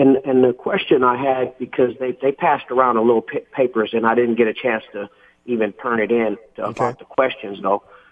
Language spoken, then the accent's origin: English; Bellingham, Washington, United States; Me and my wife had to leave. We're from Bellingham, and that's, you know, about an hour away.